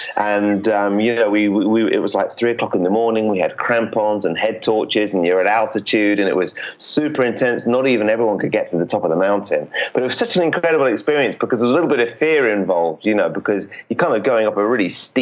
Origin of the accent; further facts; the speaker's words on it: London, United Kingdom; I'm from London, and I'm in London now.